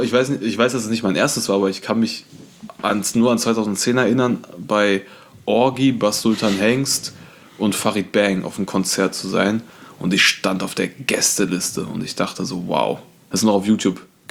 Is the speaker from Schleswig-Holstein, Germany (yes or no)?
no; Issum, North Rhine-Westphalia, Germany; Ich komme ja aus Isum.